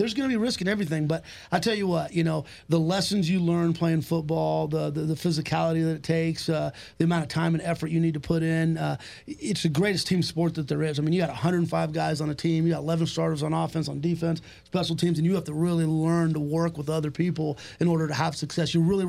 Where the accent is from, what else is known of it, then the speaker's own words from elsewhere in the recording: Livermore, California, United States; So I grew up in Livermore, California.